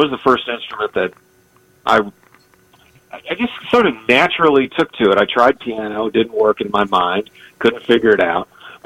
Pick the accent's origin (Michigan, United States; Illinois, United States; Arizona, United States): Illinois, United States; Champaign; I grew up in Champaign, Illinois.